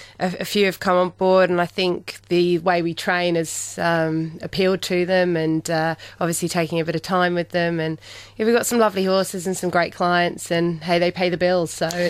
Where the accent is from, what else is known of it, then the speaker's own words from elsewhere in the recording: England, United Kingdom; being English, having an English eventing background, I've brought something new to the industry